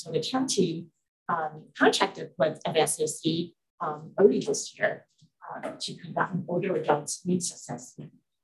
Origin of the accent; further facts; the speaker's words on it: United States; I know I'm Chinese American.